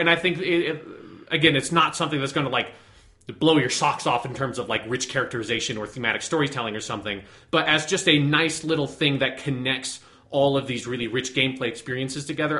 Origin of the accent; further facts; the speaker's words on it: Colorado, United States; we are both from Colorado. That's where we're recording the podcast now.